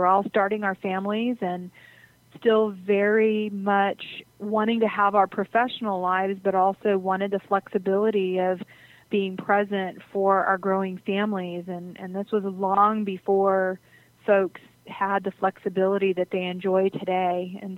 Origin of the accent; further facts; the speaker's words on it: San Antonio, Texas, United States; also born or lived in Dallas / Austin / Chicago; Well, born and raised in San Antonio, Texas. Lived here most of my life, although I've lived several years in Dallas and in Austin, and also a large chunk of my career in Chicago